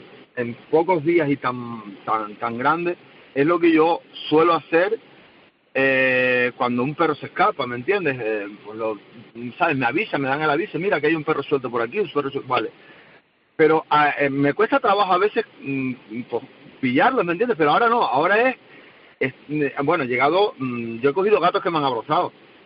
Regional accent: La Palma, Canary Islands, Spain; es que yo soy de La Palma, pero estaba trabajando en Tenerife

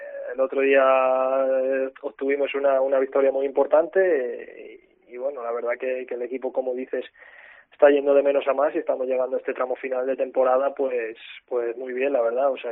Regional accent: Salamanca, Castile and León, Spain; mi intención era quedarme cerca de mi ciudad, de mi tierra y bueno, pues me llegó esta oferta de Palencia con unas condiciones buenas en todos los sentidos, sobre todo pues varias gente también de aquí de Salamanca

